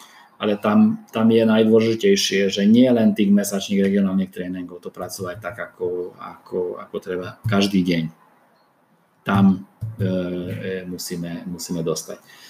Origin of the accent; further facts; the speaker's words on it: Hungary; Slovak is a second language; prišiel som ja z Maďarska